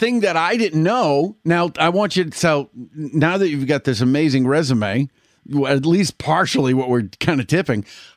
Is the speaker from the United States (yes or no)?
yes; New England, United States; accent: New England; I see the E because I'm from New England. So most of the time I lean towards that dialect.